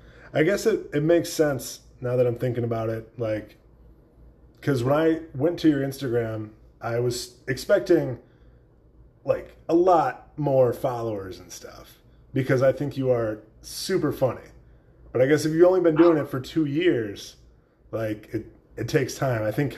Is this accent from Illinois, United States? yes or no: yes; Chicago, Illinois, United States; Yeah, I'm from Chicago, and the teams here are pretty, historically, they've been all right.